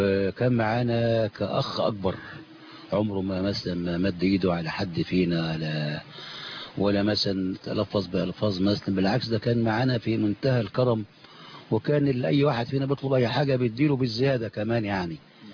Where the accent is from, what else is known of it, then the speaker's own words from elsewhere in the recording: Shubra al-Namla, Gharbia, Egypt; في بلدنا شبرا النملة